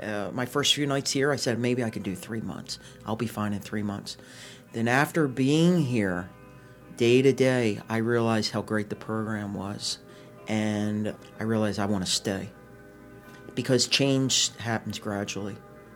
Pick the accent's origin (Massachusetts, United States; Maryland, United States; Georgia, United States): Maryland, United States; Catonsville; In Catonsville, Maryland, right outside of Baltimore City.